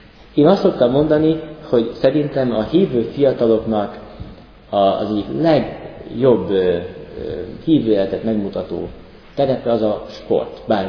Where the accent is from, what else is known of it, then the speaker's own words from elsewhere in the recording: Tápiószőlős, Pest, Hungary; Én tápőszörösről származom, ott ugye sok szőlő